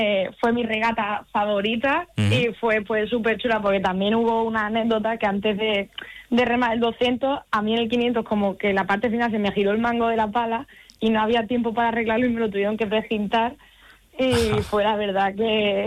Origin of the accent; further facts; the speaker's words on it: Seville, Andalusia, Spain; Ana y yo, que somos las sevillanas.